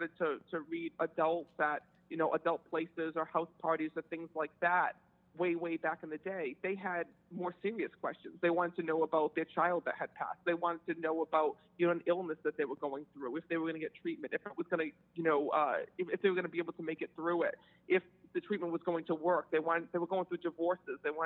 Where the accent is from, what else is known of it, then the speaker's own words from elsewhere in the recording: Cranston, Rhode Island, United States; So I was born and raised in Cranston, Rhode Island.